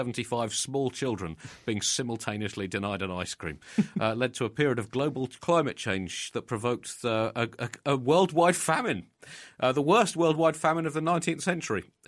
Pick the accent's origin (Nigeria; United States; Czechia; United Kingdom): United Kingdom; I mean, to be honest, as a Brit